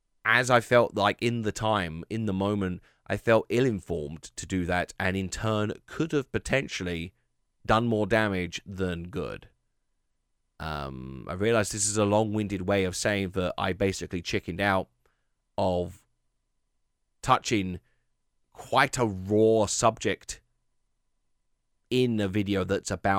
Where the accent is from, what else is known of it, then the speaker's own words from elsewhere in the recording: United Kingdom; because I'm British as well. I'm not even in America